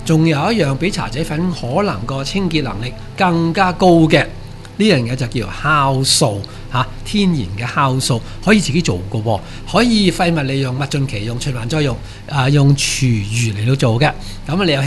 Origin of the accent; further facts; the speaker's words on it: Hong Kong; 咁呢三样嘢呢真係我哋香港人好落后好落后吓